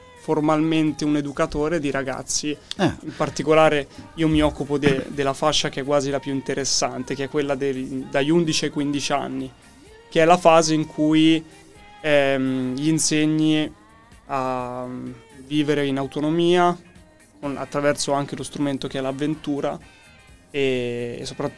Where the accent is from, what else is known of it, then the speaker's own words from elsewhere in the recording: Arezzo, Tuscany, Italy; Sono nato al San Donato d'Arezzo.